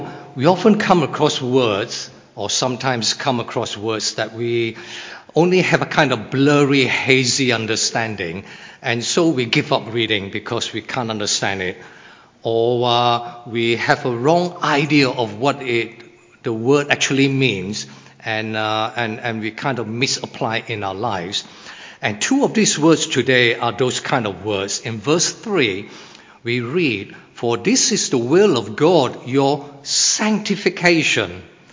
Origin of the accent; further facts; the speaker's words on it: Malaysia; I am ethnic Chinese and I grew up in Malaysia.